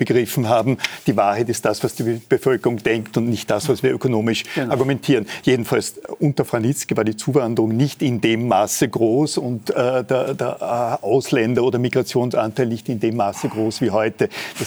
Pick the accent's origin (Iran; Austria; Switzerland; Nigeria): Austria; Upper Austria; und mag als Oberösterreicher die oberösterreichische FPÖ nicht unbedingt verteidigen